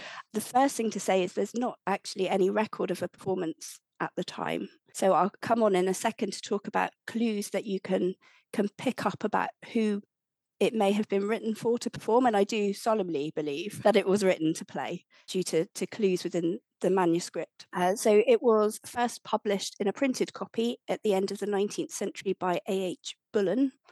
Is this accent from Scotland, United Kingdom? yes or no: no; Plymouth, South West England, United Kingdom; So I live in Plymouth. I was brought up in Plymouth, about half an hour away from Tavistock in the southwest of the UK.